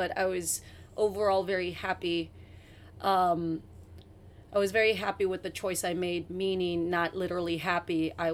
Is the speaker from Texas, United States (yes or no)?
yes; San Juan, Texas, United States; I was born in San Juan, Texas, which is a little tiny town outside of McAllen, Texas, which is the big city for me growing up.